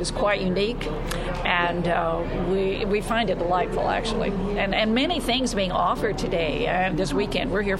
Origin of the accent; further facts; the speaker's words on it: Carterville, Illinois, United States; I am also from Carterville.